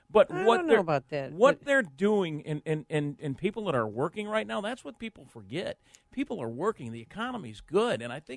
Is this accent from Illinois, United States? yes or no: yes; West Chicago, Illinois, United States; And everybody knows me. I'm from West Chicago, for God's